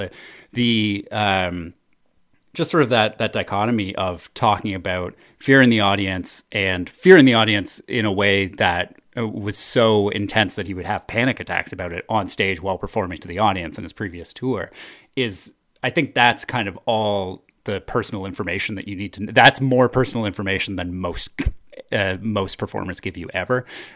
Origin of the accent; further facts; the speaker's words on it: Massachusetts, United States; I'm from Massachusetts, you know, and in Massachusetts, this is how we do things.